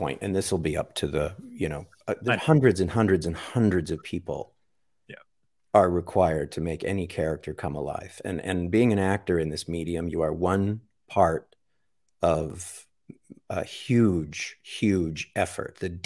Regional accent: Canada; as far as I'm Canadian, but as far as the American concept of the Wild West masculinity

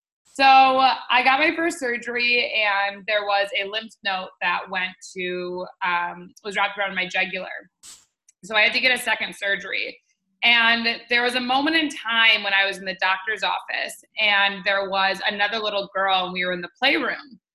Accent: Detroit, Michigan, United States; born there; So I was born in Detroit, Michigan in the USA, and I had a very, very normal upbringing.

